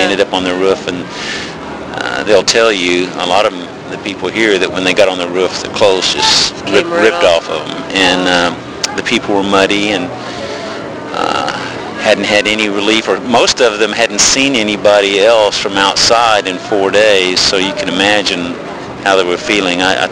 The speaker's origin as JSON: {"language": "English", "town": "Knoxville", "region": "Tennessee", "country": "United States", "said": "I'm from East Tennessee, Knoxville, and I was working on a construction project in Texas."}